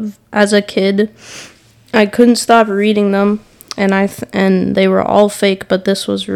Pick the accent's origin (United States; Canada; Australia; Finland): Canada; I'm from Canada.